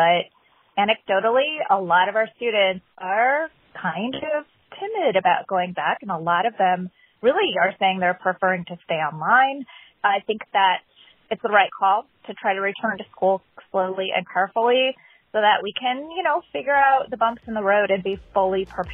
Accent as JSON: {"language": "English", "town": "Seattle", "region": "Washington", "country": "United States", "said": "I am from Seattle, and I teach at Bothell High School."}